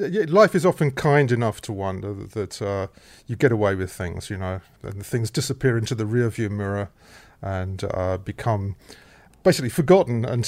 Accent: United Kingdom; yet another blues guitar player from Britain? I always felt, slightly secondhand anyway. I wasn't growing up in Chicago.

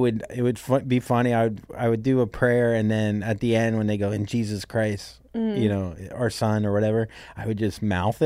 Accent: Port St. Lucie, Florida, United States; also born or lived in Miami; I was born in Miami, but then my family moved to a place called Port St. Lucie, Florida.

